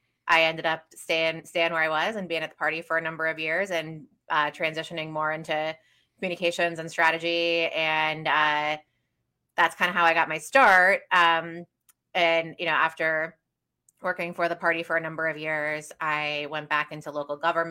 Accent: Florida, United States; moved away as an adult; also born or lived in Wisconsin; I worked in local government in the city I grew up in Florida. I decided I wanted to be a lawyer, moved to Wisconsin to go to UW

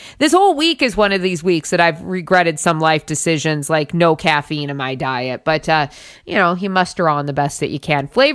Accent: South Dakota, United States; when I was growing up in South Dakota.

